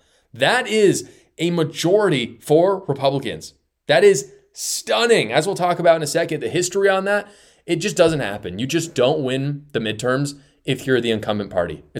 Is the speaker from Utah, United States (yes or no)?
yes; Utah, United States; In my home state of Utah, plus 1.